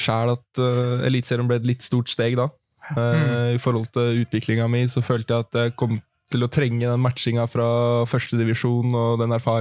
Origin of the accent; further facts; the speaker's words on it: Skien, Telemark, Norway; egentlig hele ungdomstida og frem til jeg var 18 i barndomsklubben Hercules hjemme i Skien.